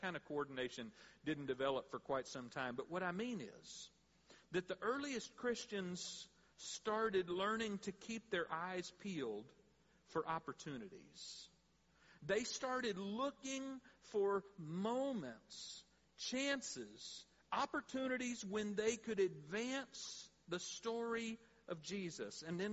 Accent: Texas, United States; And I grew up in South Texas, and so there were years when, you know, it would be like 98 degrees, you know, on Halloween

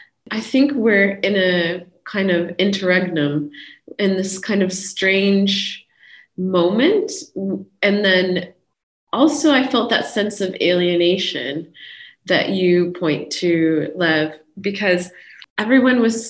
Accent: United States; And I'm American, so.

